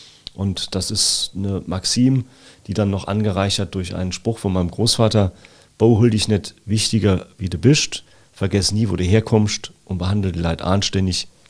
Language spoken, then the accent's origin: German; Siersburg, Saarland, Germany; im Gemeinderat meiner Heimatgemeinde Rehlingen-Siersburg und 27 Jahre immer stolz und gern Ortsvorsteher meines Heimatortes in Siersburg.